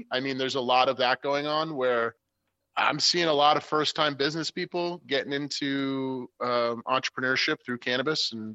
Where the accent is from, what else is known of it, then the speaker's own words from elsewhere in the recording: Rhode Island, United States; now in Vermont, United States; And I'm from Rhode Island. They call us idiots. That's where I was born and raised.